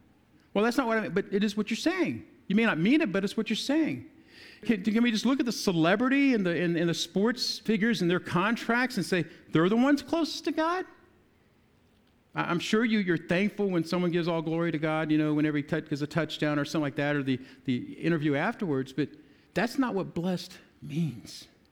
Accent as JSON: {"language": "English", "country": "United States", "tie": "born there", "said": "I was born in America and I was able to get an education"}